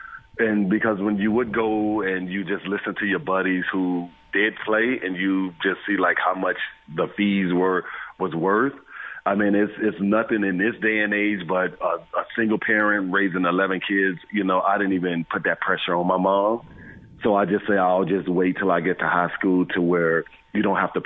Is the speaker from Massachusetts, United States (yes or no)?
no; Miami, Florida, United States; It took me back to just like growing up in Miami playing Sandlot